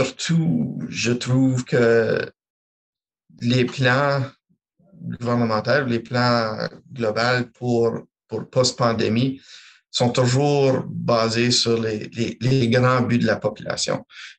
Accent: Sudbury, Ontario, Canada; je suis originaire de Sudbury, de la région nord de l'Ontario, à près de 200 km de la frontière du Québec. Famille francophone dans une communauté que, quand j'étais jeune, on était à peu près 60% de la communauté s'indiquait francophone.

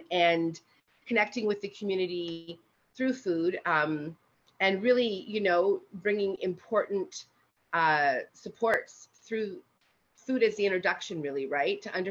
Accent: Sault Ste. Marie, Ontario, Canada; I come from the North Shore of Ontario, a little community there called Sault Ste. Marie, where my family resides in my First Nation in Rankin Reserve, which is part of Batchewana First Nation. So that's me. That's where I come from. I am Eagle Clan

